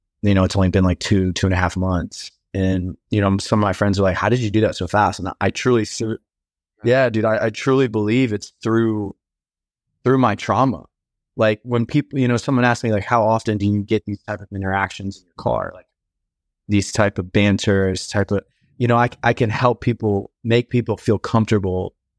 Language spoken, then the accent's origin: English; Tampa, Florida, United States; also born or lived in Germany; Yeah. I'm from Tampa, Florida. I was born in Germany.